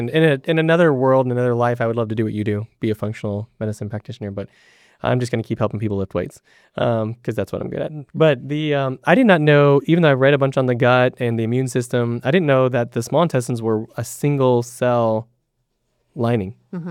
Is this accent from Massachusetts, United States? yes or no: no; Houston, Texas, United States; In fact, I am actually from Houston. I'll be gone in a few days, but I need to get some training in with some of our great trainers out here.